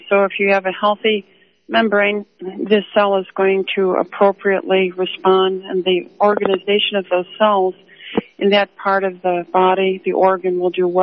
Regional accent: Illinois, United States; I grew up in the Chicagoland farmlands, not in the city.

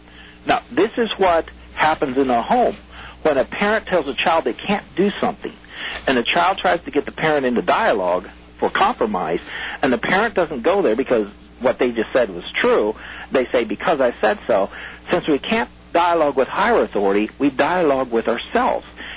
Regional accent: Nebraska, United States; I was raised in Nebraska, and during the 30s and 40s, a lot of farmers didn't know the power of taxes

